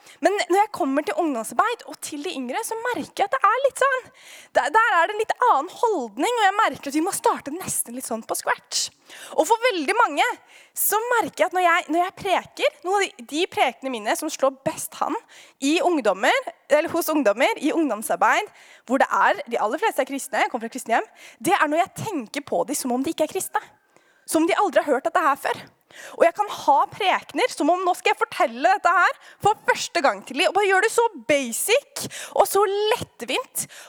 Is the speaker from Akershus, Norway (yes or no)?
yes; Aurskog-Høland, Akershus, Norway; Jeg er fra Aurskog-Høland, som bibelskolerektor gjør også her. Og så er jeg også halvt eller kvart trysling.